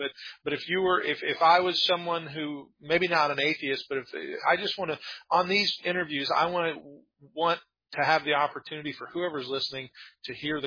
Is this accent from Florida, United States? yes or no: yes; Callahan, Florida, United States; Well, I was born in Jacksonville, and I've never Callahan is right outside of Jacksonville, is where I grew up.